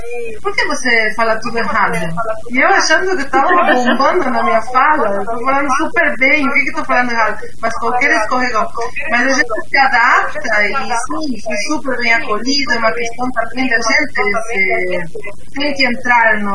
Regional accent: Buenos Aires, Argentina; Portuguese is a second language; moved away as an adult; now in Paranaguá, Brazil; eu nasci na Argentina, né, em Buenos Aires. Vim morar aqui com 18 anos, no 89, né, 88 para 89.

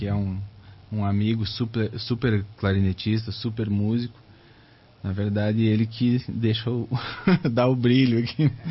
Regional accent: Rio Grande do Sul, Brazil; eu sou do Rio Grande do Sul, né? Sou do interior, uma cidade muito pequena.

